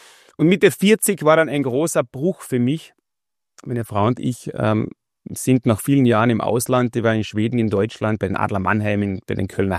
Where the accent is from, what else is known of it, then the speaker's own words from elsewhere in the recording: Klagenfurt, Carinthia, Austria; der Weg hat dann wieder zurück nach Klagenfurt, meiner Heimatstadt, geführt. Heute leben wir hier, haben 4 Kinder.